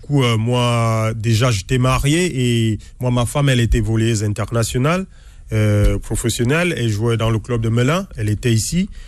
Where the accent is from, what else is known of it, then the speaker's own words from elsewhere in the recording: Cameroon; Moi, je viens du Cameroun.